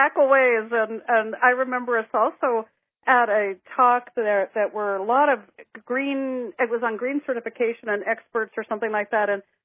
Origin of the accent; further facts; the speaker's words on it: New Hampshire, United States; I had been captain of my high school ski team. I grew up on skis in New Hampshire.